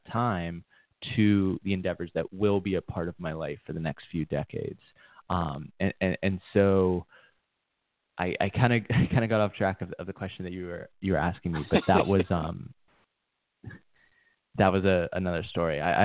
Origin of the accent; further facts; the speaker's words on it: Pittsburgh, Pennsylvania, United States; now in Chiang Mai, Thailand; growing up in Pittsburgh next to watching people who live here in Chiang Mai, Thailand